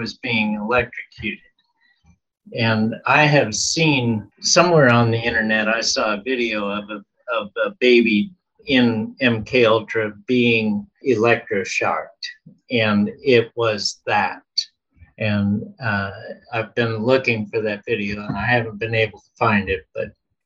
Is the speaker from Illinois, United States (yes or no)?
no; Pennsylvania, United States; born there; the hospital that I was born at in Pennsylvania, the Project Bluebird was there in 1950 or 51. And I was born there in 53.